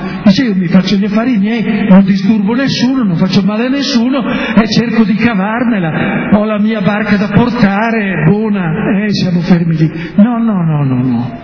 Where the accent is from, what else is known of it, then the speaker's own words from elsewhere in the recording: Crevalcore, Emilia-Romagna, Italy; siccome io sono di Crevalcore, qui mi lasciate fuori